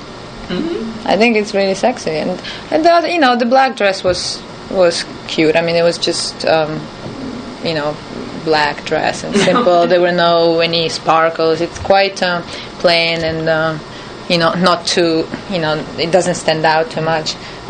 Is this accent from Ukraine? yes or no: yes; Ukraine; moved away; also born or lived in Paris; I grew up in Ukraine, and then I went to Paris in 1996.